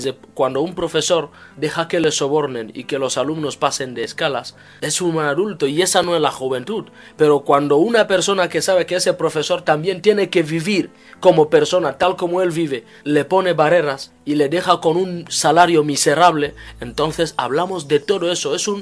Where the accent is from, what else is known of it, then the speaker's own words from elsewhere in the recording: Equatorial Guinea; Yo soy de Guinea Ecuatorial